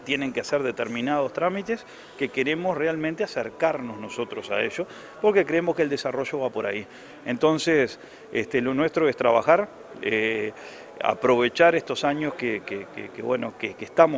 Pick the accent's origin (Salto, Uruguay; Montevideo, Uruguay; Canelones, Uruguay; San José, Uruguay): Salto, Uruguay; Somos dos integrantes de Salto y uno de Paysandú